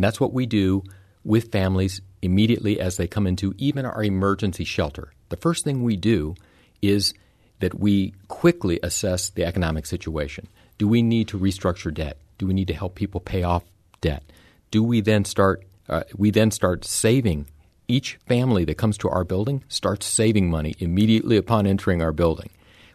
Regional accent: Oakland, California, United States; now in St. Louis, United States; The difference between where I grew up in Oakland, California, and St. Louis is like night and day

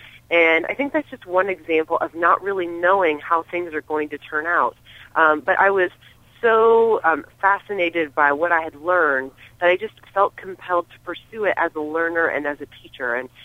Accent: Iowa, United States; Not for me. I was born in Iowa. I graduated from Winterset High School. Both of my post-secondary degrees are from Iowa State University.

